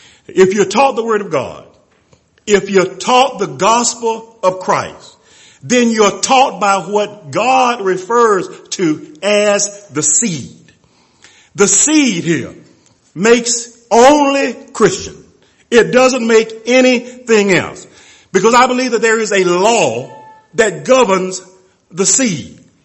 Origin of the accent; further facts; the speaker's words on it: Columbus, Georgia, United States; I grew up in Columbus, Georgia, and Georgia is known as the peach state. And we have peach trees everywhere, all over our property and so forth.